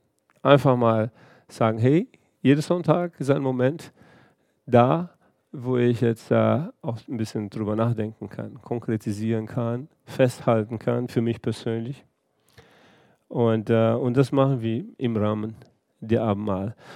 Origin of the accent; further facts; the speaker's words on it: Brazil; German is a second language; now in Germany; weil ich jetzt gerade in Brasilien war, da, wo ich aufgewachsen bin, und da, wo ich meine Verwandte habe, da, wo ich meine Wurzel habe.